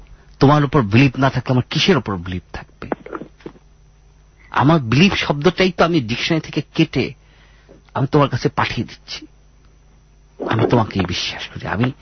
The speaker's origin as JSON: {"language": "Bangla", "town": "Mirpur", "region": "Dhaka Division", "country": "Bangladesh", "tie": "born or raised there", "said": "আমি মিরপুরের ছেলে"}